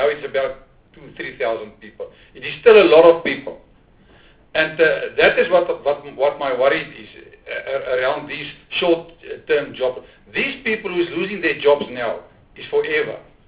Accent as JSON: {"language": "English", "region": "North West", "country": "South Africa", "said": "I'm coming from the Northwest province, and that is where all the trouble in the mines is, especially in Rustenburg."}